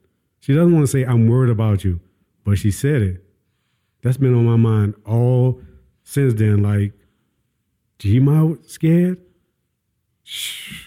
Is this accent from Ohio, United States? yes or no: no; New Orleans, Louisiana, United States; I'm from Louisiana, from New Orleans. I get comfortable with you, that's coming out.